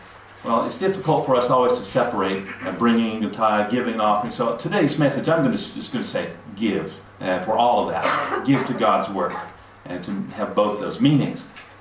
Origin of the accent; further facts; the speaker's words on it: United States; now in Japan; research about attitudes that people in the U.S. have about giving. Sorry to talk about my own country, my home country here so much.